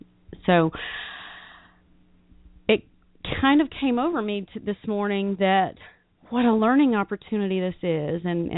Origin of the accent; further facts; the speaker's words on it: the South, United States; because I am from the South. I grew up in the South.